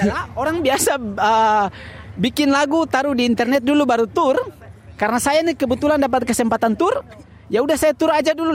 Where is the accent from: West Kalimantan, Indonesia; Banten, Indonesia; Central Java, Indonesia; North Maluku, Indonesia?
North Maluku, Indonesia; memberikan hal-hal baik dari kampung saya, yaitu dari Maluku Utara.